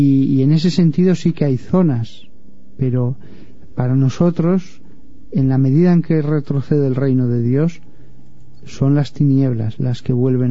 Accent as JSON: {"language": "Spanish", "town": "Barbastro", "region": "Aragon", "country": "Spain", "said": "Yo recuerdo en Barbastro, de donde yo soy, y en los pueblos de alrededor"}